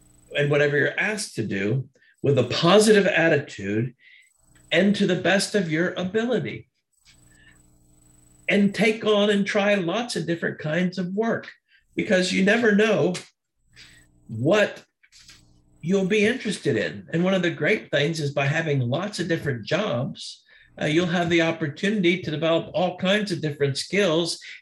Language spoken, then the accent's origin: English; Florida, United States; I grew up in Florida, and where I grew up, the ground was very rocky.